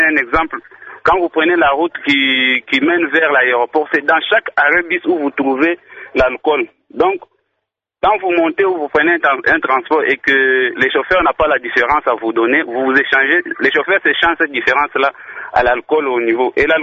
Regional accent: Kananga, Kasaï-Central, DR Congo; l'alcoolisme est devenu vraiment monnaie courante presque ici chez nous à Kananga

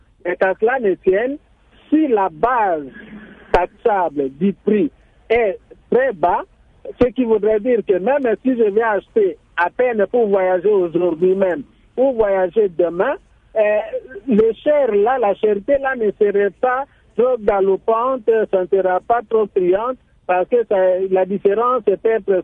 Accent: Boende, Tshuapa, DR Congo; qui vont par exemple chez moi à Boende où il n'y a même pas Congo Airways, ils n'arrivent même pas.

